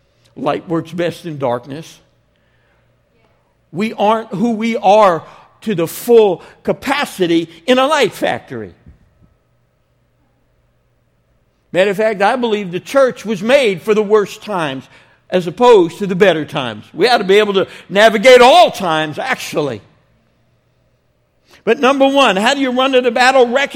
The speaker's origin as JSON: {"language": "English", "region": "New Jersey", "country": "United States", "said": "Like I said, I'm Jewish. I'm from New Jersey. I was raised outside of the church entirely, so I need answers, and the Bible gives them."}